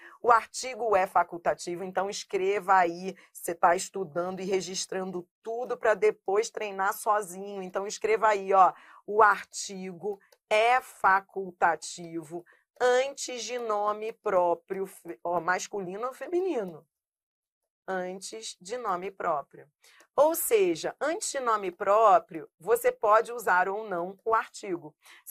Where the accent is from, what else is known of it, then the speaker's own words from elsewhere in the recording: Rio de Janeiro, Brazil; born there; eu nasci no Rio, mas eu morei muitos anos, amo Niterói.